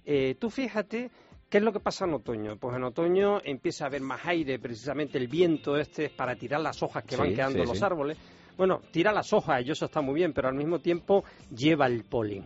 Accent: Canary Islands, Spain; a mí que me gusta tanto el sol, siendo canario

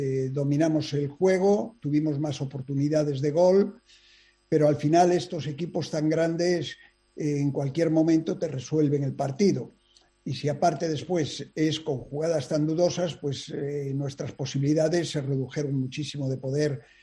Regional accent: Galicia, Spain; now in Mexico; Yo en la vida he sido, como muchísimos gallegos, un emigrante más.

